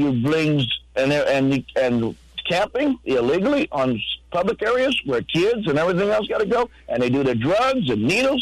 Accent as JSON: {"language": "English", "town": "Los Angeles", "region": "California", "country": "United States", "tie": "born or raised there", "said": "I grew up in Los Angeles. I watched the Great Society destroy South Central Los Angeles, where I was middle class when I was a kid, 1972-77."}